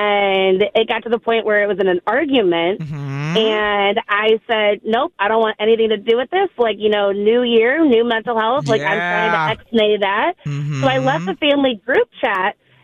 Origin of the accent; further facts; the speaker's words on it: Michigan, United States; So I had a similar situation around Christmas time where I'm from Michigan. So I went home